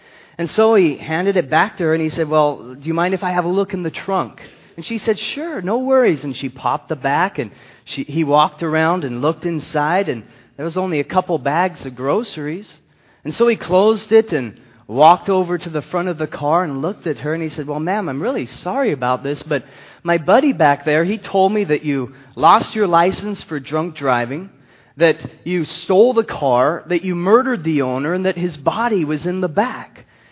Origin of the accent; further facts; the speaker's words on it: California, United States; We grew up together there in Southern California